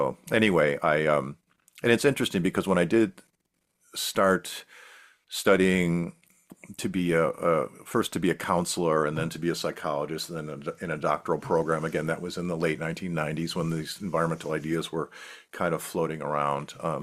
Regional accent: Buffalo, New York, United States; I grew up in Buffalo, New York, Western New York, and went to college in New York City.

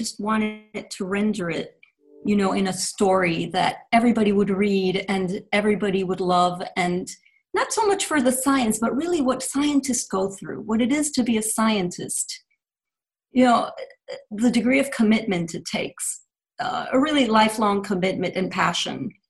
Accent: Venezuela; also born or lived in New York; now in United States; So my mother is Venezuelan, my father is Jewish. I was raised secular, so I was raised in Venezuela. Then I came to live in the United States. I was actually born here in New York.

